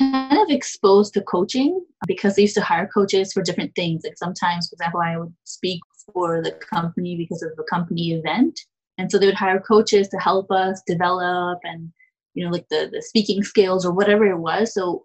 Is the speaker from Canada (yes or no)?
yes; Canada; also born or lived in New Jersey, United States; when I was in high school, by the way, I was in New Jersey, but I'm a Canadian. So we moved there, but I was considered an international student.